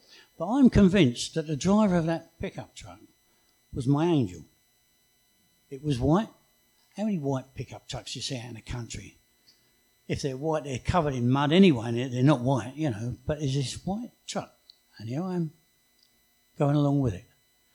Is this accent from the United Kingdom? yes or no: yes; England, United Kingdom; Being English, don't like the sun.